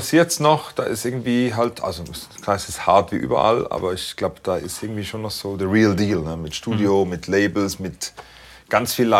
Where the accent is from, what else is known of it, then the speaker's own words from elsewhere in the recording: Switzerland; moved away; Papa ist Italiener, Mama ist Schweizerin, aber aufgewachsen in der Schweiz. Ja. Aber zweisprachig